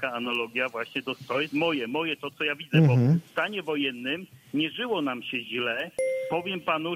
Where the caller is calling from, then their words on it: Nowy Tomyśl, Greater Poland Voivodeship, Poland; Ja też jestem z Nowego Tomyśla.